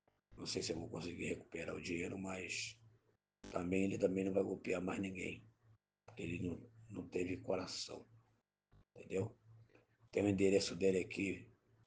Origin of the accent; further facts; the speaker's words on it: Seropédica, Rio de Janeiro, Brazil; sou de Seropédica, Rio de Janeiro.